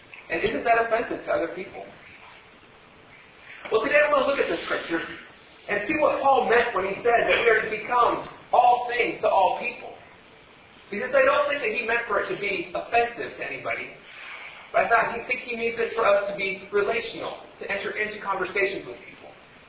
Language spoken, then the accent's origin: English; Ohio, United States; Nobody knew where we were from. They didn't know I was from Wayne County, Ohio.